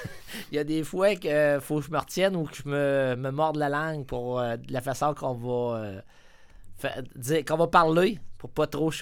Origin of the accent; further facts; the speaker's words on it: Saint-Anselme, Quebec, Canada; je suis né à Saint-Anselme. C'est, en fin de compte, je suis producteur agricole, la sixième génération. Mes ancêtres sont arrivés chez nous, fait que je suis la sixième génération sur la terre, là.